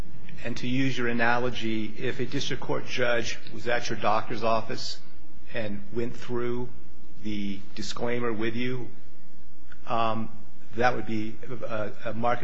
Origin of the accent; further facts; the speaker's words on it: California, United States; I'm from Orange County.